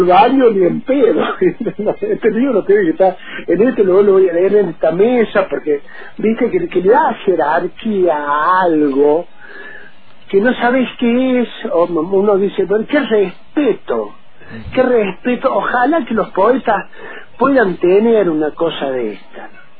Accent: Córdoba, Argentina; accent: cordobesa; now in Patagonia, Argentina; no pierdo la tonada cordobesa

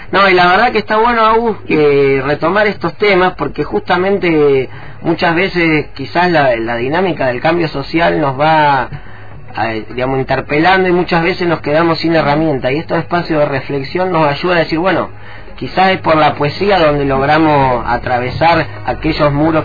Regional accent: Rosario, Santa Fe, Argentina; now in Fisque Menuco, Argentina; él vive en Allen y yo acá vivo en Fisque, pero los dos somos rosarinos y de Rosario Central. Y en Rosario tuvimos domicilios muy cercanos en distintas épocas

